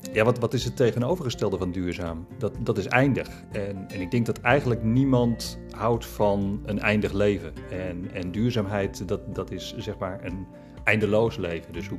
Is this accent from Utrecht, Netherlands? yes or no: no; Purmerend, North Holland, Netherlands; born there; Ik ben een Purmerender. Dus dat is wel Noord-Holland, in dezelfde regio, zeg maar.